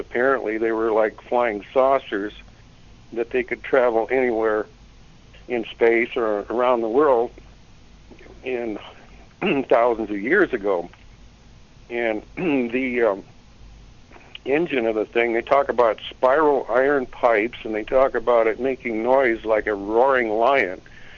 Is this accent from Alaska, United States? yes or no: yes; Seldovia, Alaska, United States; when I was growing up in Seldovia